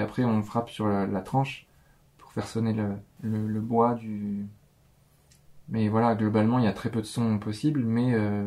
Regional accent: France; En fait, en tant que français, il y a presque aucun son qu'il n'y a pas dans la langue française.

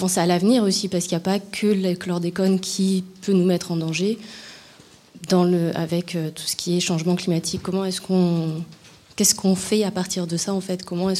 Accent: Martinique; Alors moi, je suis martiniquaise aussi.

